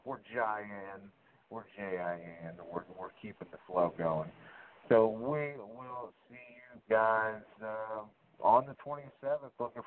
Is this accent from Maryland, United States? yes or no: no; Matteson, Illinois, United States; a native of Matteson, Illinois, my hometown